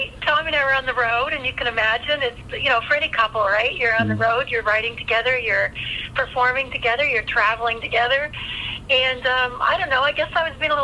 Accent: Ontario, Canada; I'm a Canadian girl. I was born and raised in a little town on the north shore of Lake Erie.

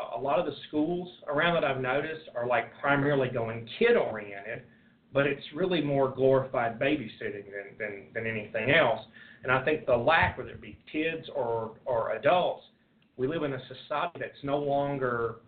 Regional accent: Nashville, Tennessee, United States; Been studying martial arts my whole life, local, born and raised in Nashville, graduated from Strapper High School, class of 91, go Spartans.

